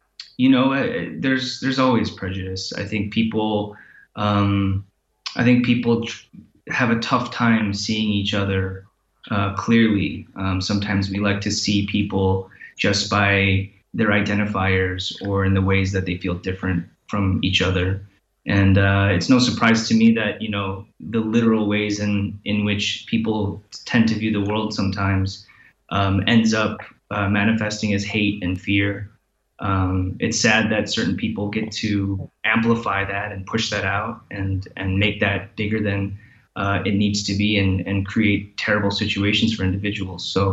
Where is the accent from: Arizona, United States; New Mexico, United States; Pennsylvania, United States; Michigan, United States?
Michigan, United States; We settled in Michigan. I'm from Michigan.